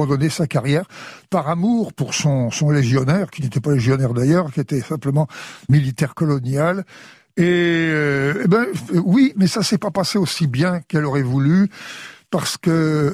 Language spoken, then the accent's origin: French; Dreux, Centre-Val de Loire, France; born there; Ma jeunesse est un patchwork de voyages. Je suis né à Dreux